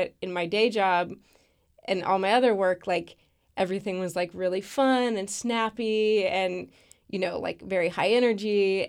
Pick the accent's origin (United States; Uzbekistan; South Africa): United States; Wichita, Kansas; Yes, I am from Wichita.